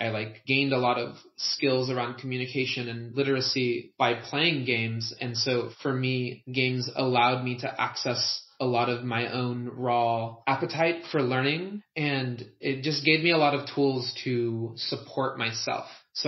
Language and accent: English; New York City, New York, United States; born there; my father's from Peru and my mother's from Puerto Rico, but I was born in New York City and always kind of surviving in white-dominant communities